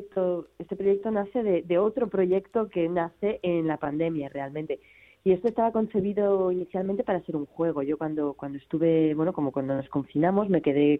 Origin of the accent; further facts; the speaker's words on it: Vitoria, Basque Country, Spain; moved away; also born or lived in Catalonia; soy del País Vasco, de Vitoria más concretamente, pero bueno, llevo aquí ya, pues eso, desde el 2010, o sea, ya tengo mi hija, ya es catalana, o sea, ya estoy aquí.